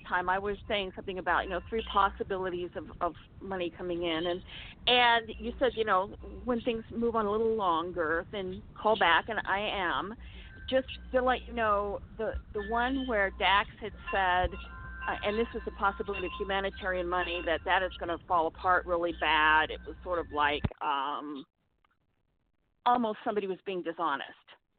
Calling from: Wisconsin, United States; from Wisconsin.

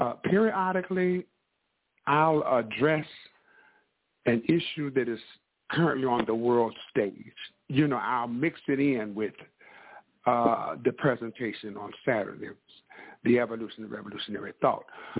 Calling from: St. Louis, Missouri, United States; I'm calling from St. Louis, Missouri.

